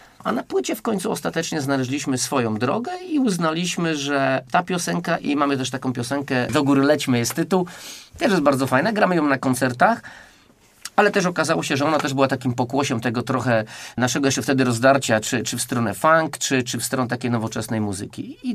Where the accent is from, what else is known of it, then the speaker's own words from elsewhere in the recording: Kościan, Greater Poland Voivodeship, Poland; Oni w ogóle u nas w Kościanie, tam i w okolicach byli bardzo znani